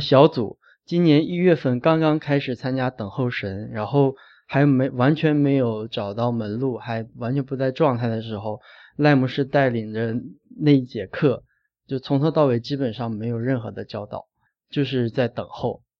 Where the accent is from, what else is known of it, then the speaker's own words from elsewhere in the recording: Tianjin, China; 其实我来自天津，我们天津的教会